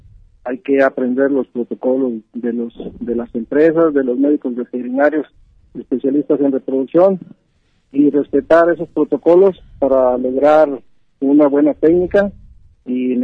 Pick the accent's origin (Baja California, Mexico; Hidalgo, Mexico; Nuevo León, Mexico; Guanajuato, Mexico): Guanajuato, Mexico; Abasolo; now in Yahualica, Mexico; yo soy originario de Guanajuato, de Abasolo, Guanajuato, y radico aquí en Tierra Antena, en Yagualica, Jalisco.